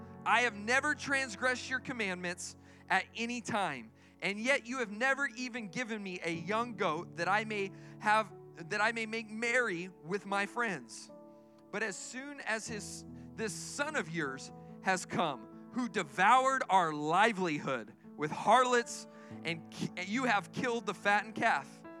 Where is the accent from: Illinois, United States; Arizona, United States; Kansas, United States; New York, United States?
Arizona, United States; Tucson; But I didn't grow up in just one city. In fact, I was born and raised in Tucson.